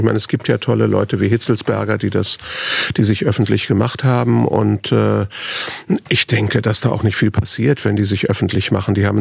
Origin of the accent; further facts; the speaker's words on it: Germany; also born or lived in Riga, Latvia; ich hatte das Glück, dass ich dann Westdeutschland aufgewachsen bin und in eine Zeit in die 60er Jahre, wo ein großer Umbruch war gegen die konventionellen 50er Jahre.